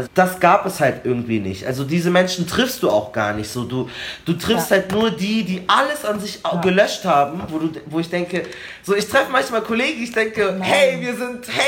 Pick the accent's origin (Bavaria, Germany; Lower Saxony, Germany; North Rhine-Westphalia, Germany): Bavaria, Germany; Munich; Wir haben den Eisbach bei uns in München